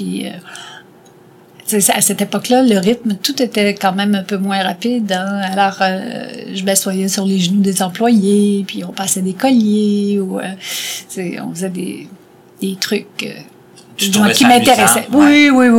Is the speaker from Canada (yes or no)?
yes; Aubert-Gallion, Quebec, Canada; Alors maintenant, je viens d'Aubert-Gallion.